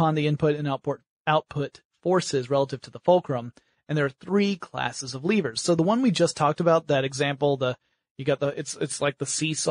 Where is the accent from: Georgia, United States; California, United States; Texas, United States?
Georgia, United States; I thought, I'm from Georgia. That example means nothing to me.